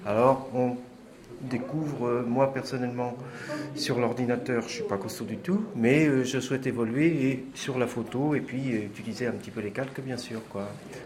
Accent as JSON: {"language": "French", "town": "Évreux", "region": "Normandy", "country": "France", "said": "On est des petits photographes, on vient d'Évreux"}